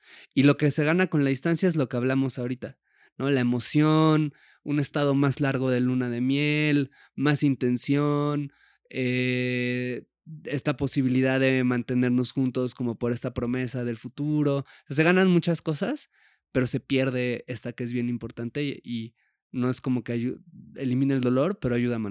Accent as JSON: {"language": "Spanish", "region": "Puebla", "country": "Mexico", "tie": "born or raised there", "moved": "yes", "said": "como cuando yo me fui de Puebla, que es de donde crecí"}